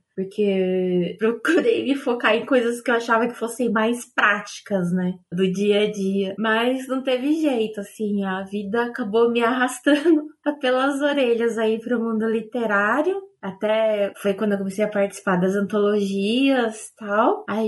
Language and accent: Portuguese; Osasco, São Paulo, Brazil; Eu sou de Osasco, que é uma cidade pertinho aqui da capital de São Paulo. É uma cidade bem periférica